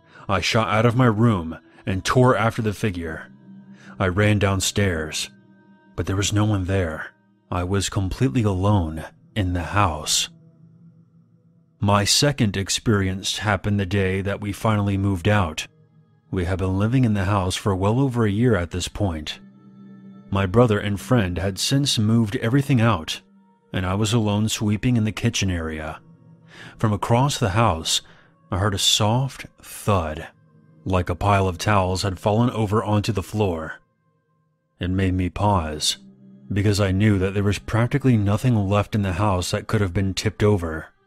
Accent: Netherlands; I'm 19. I'm from the Netherlands, and I study law.

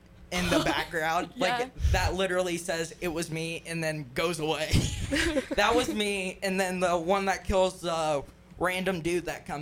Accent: California, United States; born there; my parents are originally from here, and I was born in Cali, but we moved back because family.

